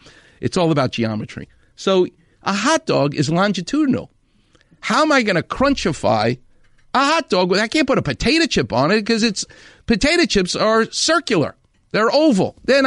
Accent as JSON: {"language": "English", "region": "New York", "country": "United States", "said": "And I've been to New York. I'm from New York."}